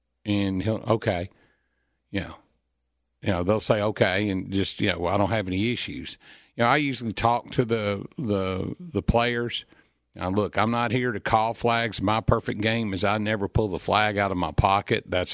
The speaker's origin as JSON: {"language": "English", "region": "Kentucky", "country": "United States", "said": "you get to Elizabethtown, or as we're from Kentucky, call E-Town"}